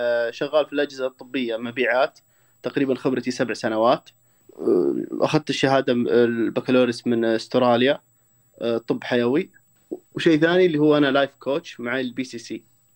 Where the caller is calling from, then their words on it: Riyadh, Riyadh Province, Saudi Arabia; أكلمكم من الرياض